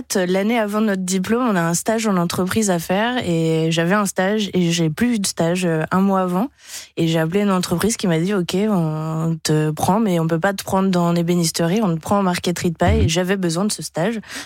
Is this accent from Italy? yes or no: no; Annecy, Auvergne-Rhône-Alpes, France; born there; je suis née à Annecy.